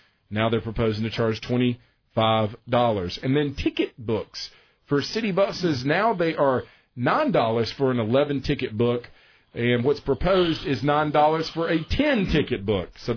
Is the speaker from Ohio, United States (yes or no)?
no; Beaver Dam, Kentucky, United States; I'm from Beaver Dam.